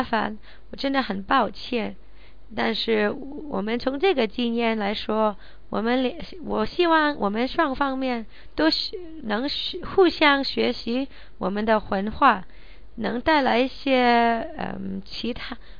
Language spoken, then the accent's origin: Chinese; Hong Kong; 因为他们可以带动我们香港人，可以强逼我们香港的年轻人去努力、去干活